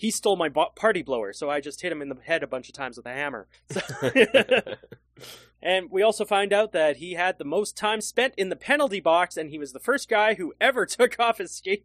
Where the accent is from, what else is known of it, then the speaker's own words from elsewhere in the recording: Canada; we're Canadian, so we had much music.